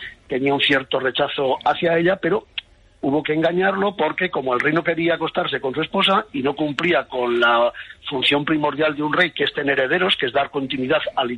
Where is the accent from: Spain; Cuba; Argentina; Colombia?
Spain; Aragon; teniendo en cuenta que soy de Aragón, que soy de la Corona de Aragón, he recorrido muchas veces los territorios que cuento en esta novela.